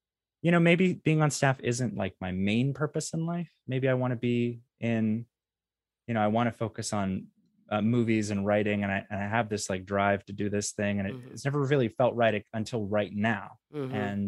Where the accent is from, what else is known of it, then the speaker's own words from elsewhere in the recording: Atlanta, Georgia, United States; she was from a different org on the other side of the planet, and I was from Atlanta. So we were going to meet at my parents' house